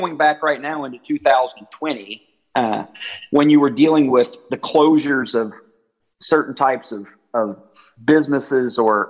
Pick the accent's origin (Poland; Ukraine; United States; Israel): United States; Greenville; I love my hometown, but it's a small 5,000 person community. There's a few restaurants and a movie theater that hasn't been open since COVID started. And, there's not a lot to do in the city of Greenville, but I love the community.